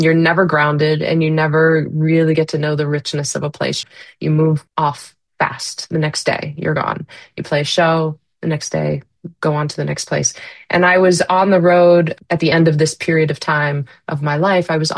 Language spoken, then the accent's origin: English; New Jersey, United States; also born or lived in Florida / New York / Boston, Massachusetts; I was born in Florida. I was raised in New Jersey, lived a little bit in New York as a child, and then moved back, finished high school in Florida, went up to Boston for college, mostly lived in Boston for about 13 years